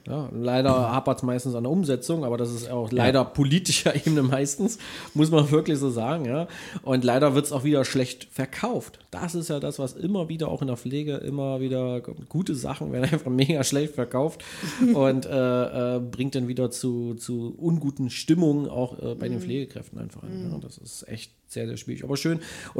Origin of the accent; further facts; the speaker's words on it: Berlin, Germany; Wir sind als Berliner einfach hart gescholten gerade.